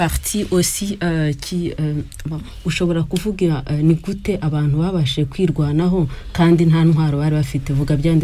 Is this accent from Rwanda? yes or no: yes; Bisesero, Western Province, Rwanda; je peux mettre le génocide dans chez nous à Bicesero en trois parties